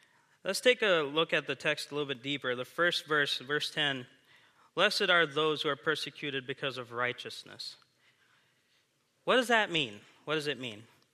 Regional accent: India; moved away as an adult; now in United States; I'm from India. I was born and raised there on the mission field. I was there for 18 years before I came here to the States and continued my studies in college.

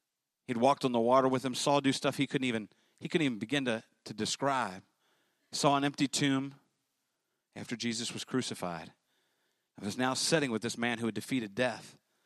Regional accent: Maryland, United States; born there; as soon as I was born, I was placed immediately into the care of an orphanage in Western Maryland.

